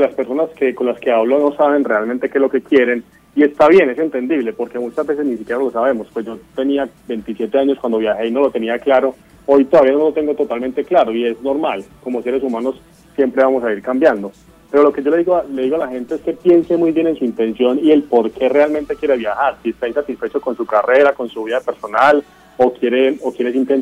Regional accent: Colombia; moved away as an adult; salí de muchas comodidades estando en Colombia.

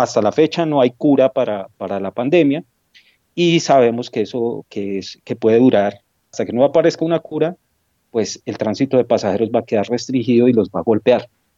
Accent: Colombia; que nosotros como colombianos entendamos que ese cambio se va a dar

